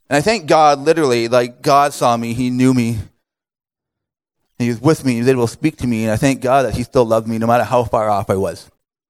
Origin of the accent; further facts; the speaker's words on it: Toronto, Ontario, Canada; And growing up in Toronto, like, you have easy access to doing anything for the most part.